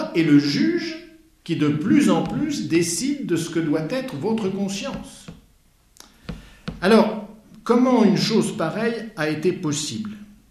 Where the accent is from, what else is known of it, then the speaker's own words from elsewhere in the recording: Normandy, France; je peux le dire parce que je suis normand, ils m'ont loupé en 1944 parce que je suis né sous leur bombe.